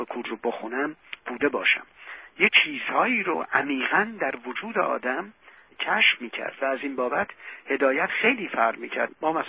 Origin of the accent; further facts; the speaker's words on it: Iran; first language Turkish; Persian is a second language; زبون مادری من بالاخره ترکیه، درسته؟ تحصیلات من به زبون فارسی بود دیگه.